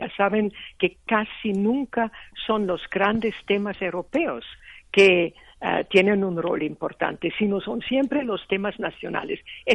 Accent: Austria; como en mi país, Austria

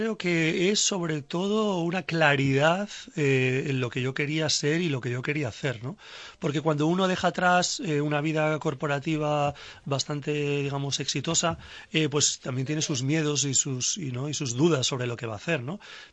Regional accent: San Sebastián, Basque Country, Spain; born there; moved away as an adult; also born or lived in London / New York; Yo emigré de España, de San Sebastián, de mi San Sebastián natal, a Londres hace ya 21 años.

